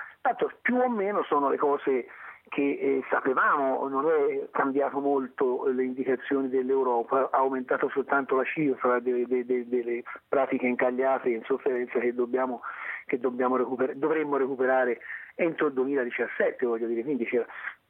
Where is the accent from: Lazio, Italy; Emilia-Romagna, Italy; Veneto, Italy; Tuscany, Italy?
Tuscany, Italy; Siena; quello che mi preoccupa da senese